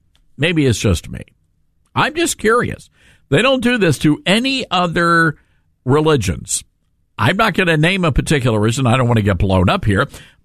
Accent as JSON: {"language": "English", "region": "the South", "country": "United States", "said": "And look, I'm from the South. I'm a Southerner. You could say I'm a redneck."}